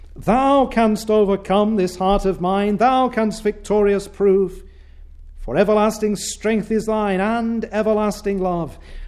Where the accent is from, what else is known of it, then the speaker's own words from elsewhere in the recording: United Kingdom; if I wished to change my ethnicity, to change my DNA, to cease being British, let us say, and be German